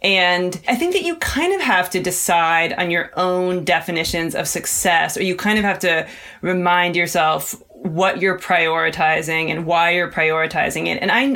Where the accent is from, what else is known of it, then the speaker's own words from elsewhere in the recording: Cincinnati, Ohio, United States; Cincinnati, Ohio.